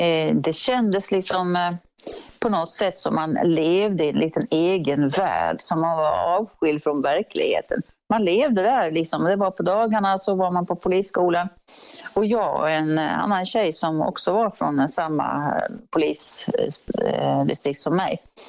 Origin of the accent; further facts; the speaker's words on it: Örebro, Örebro County, Sweden; Ja, det var så att jag är ju från Örebro och den trakten.